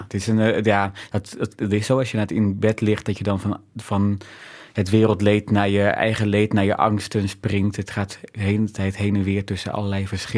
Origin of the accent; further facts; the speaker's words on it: Groningen, Netherlands; toen ik als jongeling bij het NNT in Groningen, waar ik vandaan kom, speelde.